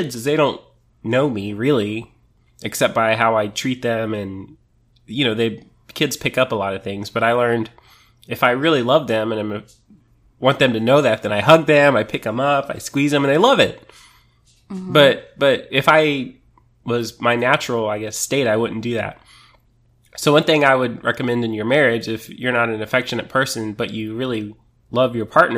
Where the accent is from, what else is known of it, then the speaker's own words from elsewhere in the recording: San Antonio, Texas, United States; I'm from San Antonio.